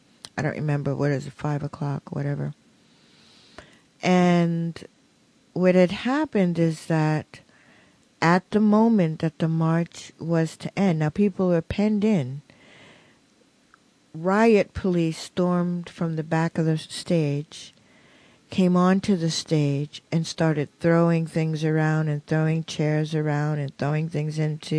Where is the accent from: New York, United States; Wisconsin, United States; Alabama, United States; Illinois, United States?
New York, United States; New York City; I mean, I grew up in New York City, and it wasn't like that.